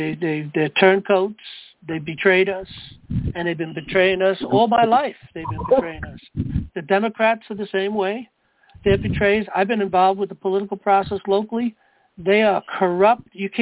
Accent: New York, United States; I come from New York myself.

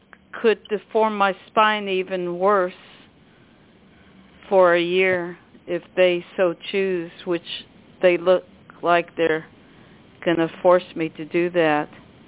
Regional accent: New York, United States; born there; also born or lived in Tennessee / Arkansas / Los Angeles; now in Dayton, United States; Well, I was born in New York, and I lived in Dayton, Ohio, Tennessee, Arkansas, Los Angeles.

